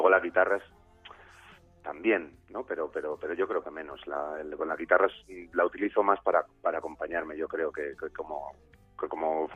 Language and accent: Spanish; Navia, Asturias, Spain; moved away as an adult; also born or lived in Oviedo; now in Madrid, Spain; De Navia, sí. Yo me crié en Navia hasta los 18 años. A los 18 me fui a vivir a Oviedo a estudiar la carrera y cuando la terminé muchos años después me vine a vivir a Madrid.